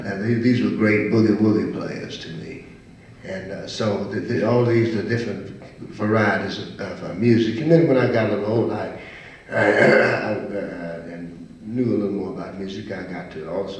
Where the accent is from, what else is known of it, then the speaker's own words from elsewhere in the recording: Macon, Georgia, United States; I'm from Macon, Georgia